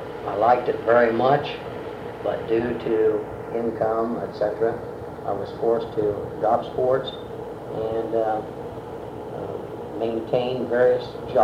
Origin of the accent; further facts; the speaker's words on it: Bluffton, Indiana, United States; I was born on July the 2nd, 1930, in Bluffton, Indiana. And at that time, for about 1 year, we lived in Bluffton. After that, after a one-year period, we moved to the country, about 3 miles from Bluffton.